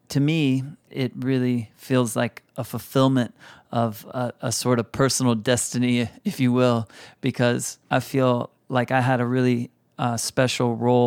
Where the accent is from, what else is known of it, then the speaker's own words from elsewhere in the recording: South Carolina, United States; born there; now in New York, United States; I was born in South Carolina, and I came to New York over 20 years ago.